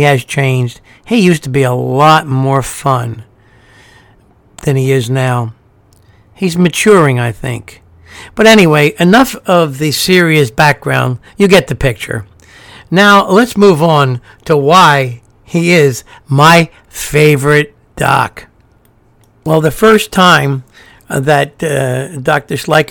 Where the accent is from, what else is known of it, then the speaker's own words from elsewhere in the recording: Ireland; I am an Irish person who has spent their entire adult life in the sun.